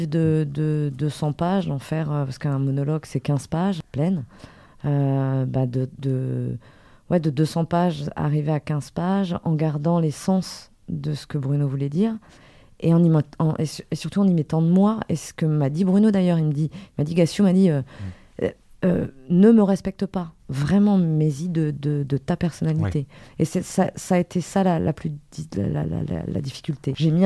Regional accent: Hauts-de-France, France; accent: Picard; Évidemment, je suis picarde. J'ai enlevé l'accent parce que les Parisiens, sinon, ils comprennent pas.

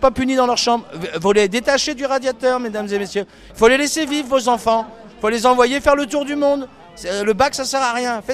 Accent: Île-de-France, France; Non, c'est la Haute-Seine-et-Marne.

